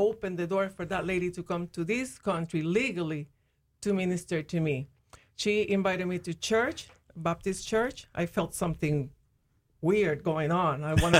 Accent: Puerto Rico; moved away as an adult; also born or lived in St. Louis; now in North Platte, United States; I was born and raised in Puerto Rico.

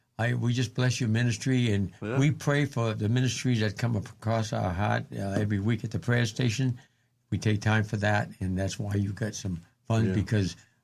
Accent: New Hampshire, United States; I'm from New Hampshire.

